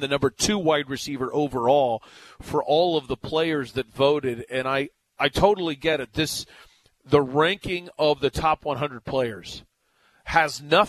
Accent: Ohio, United States; And granted, you know, I grew up in Southwest Ohio, so a lot of things are Reds-oriented.

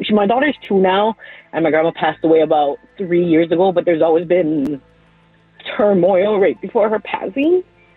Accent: Hawaii, United States; accent: Hawaiian; We're from Hawaii, so pardon the little Hawaiian accent

